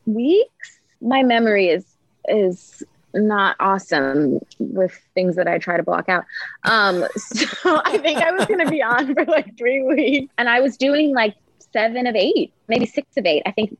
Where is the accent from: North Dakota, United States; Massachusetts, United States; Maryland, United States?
Maryland, United States; because I went home to Maryland. I'm from Maryland. So I went home first, and then I drove across the country with my best friend in September